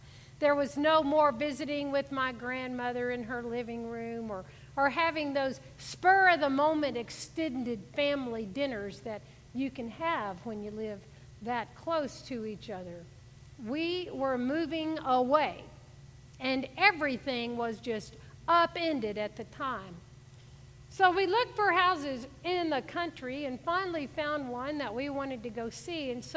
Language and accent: English; Houston, Texas, United States; most of you know that I grew up on West University Place in Houston. Most of you know that I was a real city girl